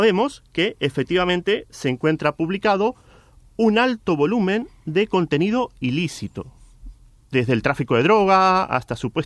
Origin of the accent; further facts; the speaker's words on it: Mar del Plata, Buenos Aires Province, Argentina; circulando en mi ciudad natal de Mar del Plata, Buenos Aires, Argentina.